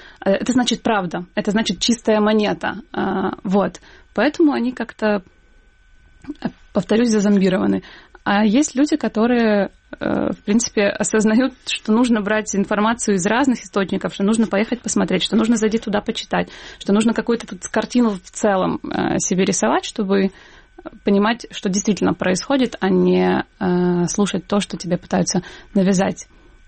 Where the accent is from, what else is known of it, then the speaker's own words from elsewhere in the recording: Western Ukraine, Ukraine; Я сама из Западной Украины, я говорю на русском языке, и все нормально.